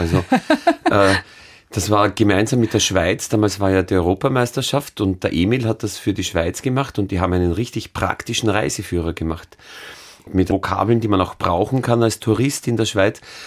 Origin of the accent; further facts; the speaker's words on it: Austria; Wienerischer, als ich normal spreche. Ich bin ja kein Wiener, ich komme ja vom Land.